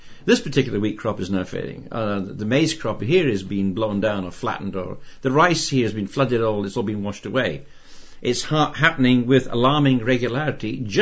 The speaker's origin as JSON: {"language": "English", "country": "Zimbabwe", "tie": "born or raised there", "said": "I was brought up in Rhodesia"}